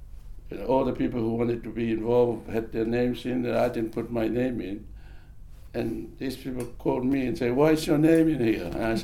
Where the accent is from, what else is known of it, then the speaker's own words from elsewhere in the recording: Tokelau; moved away; I was brought up in Tokelau by my uncle and my auntie.